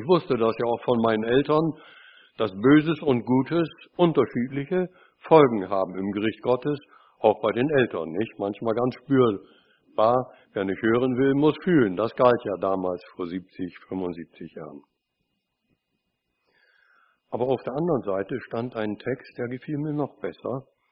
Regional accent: Bremen, Germany; als ich meinen jährlichen Besuch in Bremen machte, in meiner Heimat.

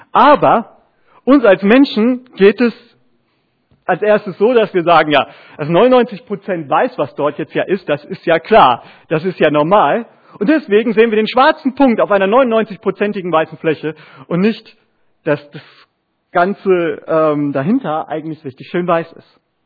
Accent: Bochum, North Rhine-Westphalia, Germany; der damals in Bochum, wo ich herkomme, zu uns gepredigt hat

